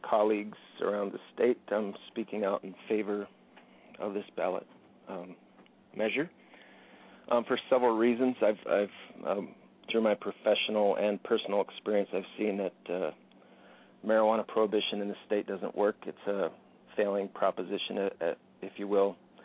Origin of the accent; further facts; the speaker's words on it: Valdez, Alaska, United States; I'm from Valdez.